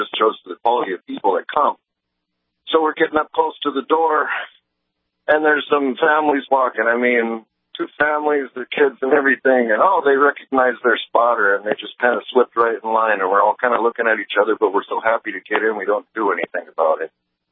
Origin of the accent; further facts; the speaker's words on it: Wolverton, Minnesota, United States; Wolverton, Minnesota.